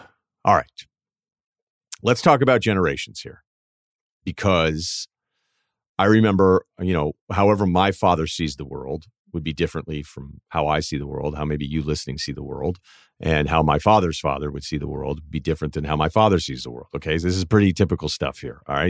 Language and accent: English; New York City, New York, United States; Two liberal Jewish people growing up in New York City area tend to do that.